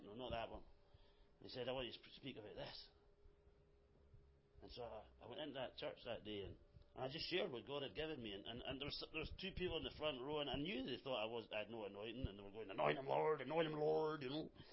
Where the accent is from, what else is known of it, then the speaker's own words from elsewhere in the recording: Scotland, United Kingdom; accent: Scottish; Most of the people in the meeting couldn't understand me anyway because they couldn't understand my Scottish accent.